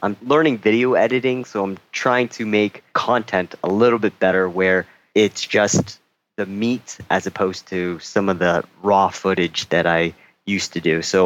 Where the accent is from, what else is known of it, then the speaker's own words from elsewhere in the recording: Toronto, Ontario, Canada; now in South Korea; I'm from Canada, specifically Toronto. And for myself right now, I'm currently living in South Korea, where I work as a teacher.